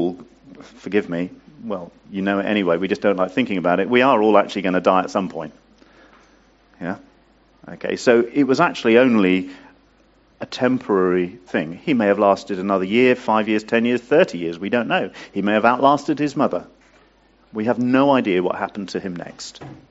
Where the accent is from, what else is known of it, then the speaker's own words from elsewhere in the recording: United Kingdom; Because we are British, we hide our emotions.